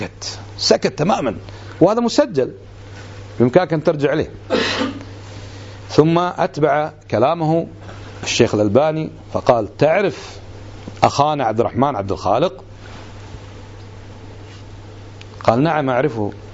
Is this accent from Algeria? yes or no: no; Khaitan, Farwaniya, Kuwait; وأنا من هالخيطان كما تعلمون.